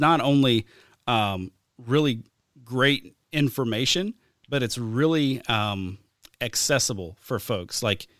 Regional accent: Alabama, United States; I grew up in the Deep South. We hunted in Alabama.

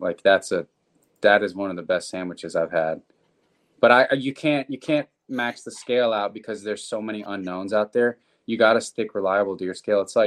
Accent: the South, United States; I'm sorry. I'm from the South. I know my family's from the Northeast, but I don't think we have that.

